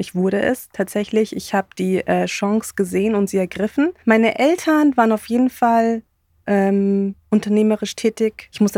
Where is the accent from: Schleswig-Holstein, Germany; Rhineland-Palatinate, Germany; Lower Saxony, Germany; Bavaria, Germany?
Bavaria, Germany; Munich; moved away as an adult; now in Berlin, Germany; ich wohne in Berlin, bin eigentlich Münchnerin, bin seit, schon lange in Berlin, seit fast 12 Jahren jetzt schon in Berlin.